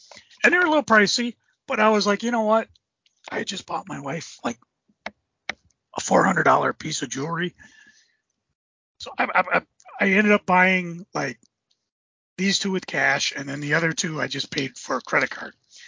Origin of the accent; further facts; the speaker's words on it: Minnesota, United States; yeah, I'm from Minnesota. I just like to check out the comic shops.